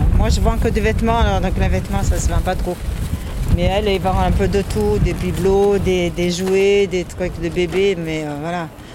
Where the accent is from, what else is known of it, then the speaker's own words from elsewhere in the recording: Italy; French is a second language; puisque moi, je suis italienne, donc j'ai appris à apprendre le français, à écrire un peu